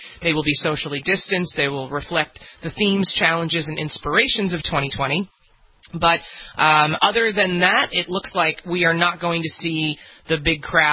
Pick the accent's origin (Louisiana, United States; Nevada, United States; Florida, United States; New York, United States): New York, United States; which I don't recommend as a New Yorker, I do not recommend it.